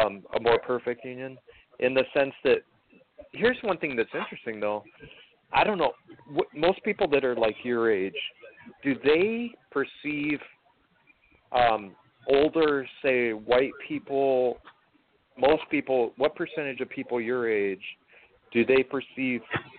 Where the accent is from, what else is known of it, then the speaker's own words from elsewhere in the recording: South Dakota, United States; I'm from South Dakota originally